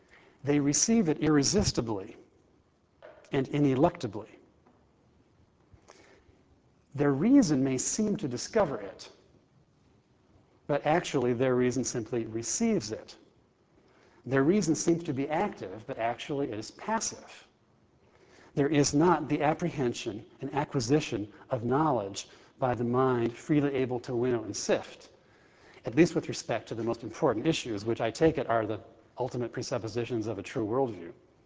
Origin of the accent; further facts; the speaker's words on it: California, United States; I grew up in California, and you know, in some parts of the country, like where I am now, you see bumper stickers that say, honk if you love Jesus.